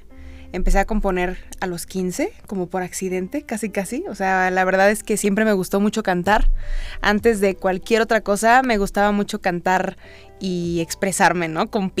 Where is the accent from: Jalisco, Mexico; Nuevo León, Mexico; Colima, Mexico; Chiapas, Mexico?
Chiapas, Mexico; moved away as an adult; now in Mexico City, Mexico; Y a los 18 me mudé aquí a la Ciudad de México, porque yo nací aquí, pero crecí en Chiapas, y me mudé aquí a estudiar la licenciatura en composición de música popular